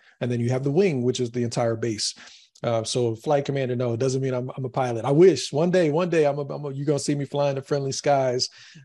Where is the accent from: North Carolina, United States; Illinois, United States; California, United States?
North Carolina, United States; I grew up in North Carolina around Chick-fil-A's.